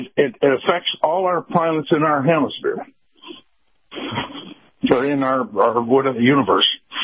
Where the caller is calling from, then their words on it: Tampa, Florida, United States; from Tampa.